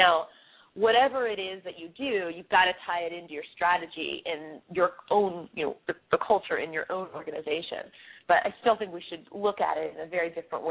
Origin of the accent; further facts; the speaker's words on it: Philadelphia, Pennsylvania, United States; I'm originally from Philadelphia, so I'd like to see Temple get somewhat through.